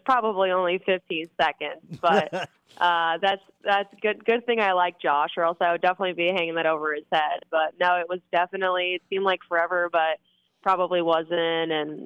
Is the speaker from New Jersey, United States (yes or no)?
no; Florida, United States; I'm originally from Florida, so I'm used to the rain, but I'm not used to 40 degrees.